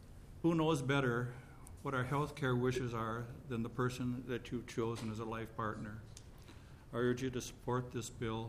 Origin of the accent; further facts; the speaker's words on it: Rochester, Minnesota, United States; I'm from Rochester, Minnesota.